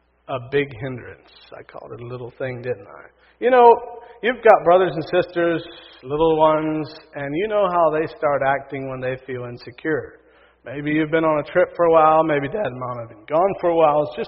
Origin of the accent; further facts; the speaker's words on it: Kentucky, United States; The other thing I would like to say is that I'm from Kentucky, not from here.